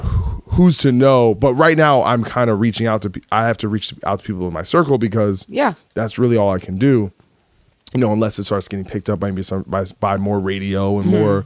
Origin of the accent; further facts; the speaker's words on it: United States; Seville, but I say Seville because I'm from America. We speak American.